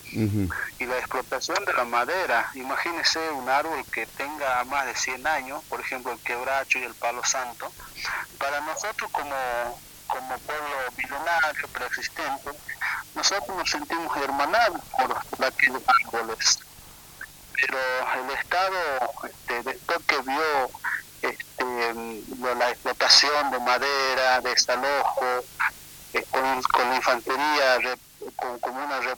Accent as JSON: {"language": "Spanish", "town": "Santa Victoria", "region": "Salta", "country": "Argentina", "said": "Allá en mi provincia, que es Santa Victoria Salta, nosotros también tenemos problemas territoriales"}